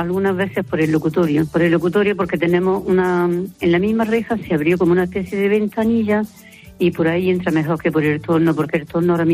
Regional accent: Spain; las dos que somos españolas

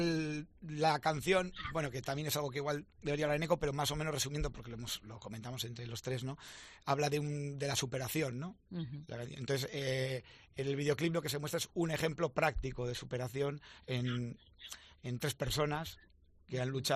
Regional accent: Barakaldo, Basque Country, Spain; bueno, los tres somos de Baracaldo

